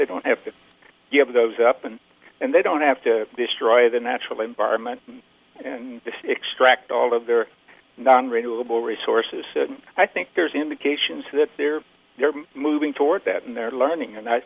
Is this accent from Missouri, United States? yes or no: yes; Missouri, United States; You know, when I was growing up in South Missouri, then basically we had a local food system.